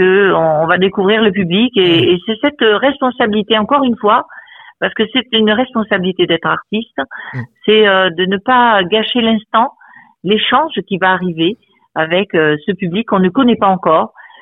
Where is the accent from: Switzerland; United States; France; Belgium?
France; elle a commencé très tôt jeune, hein, chez nous en France.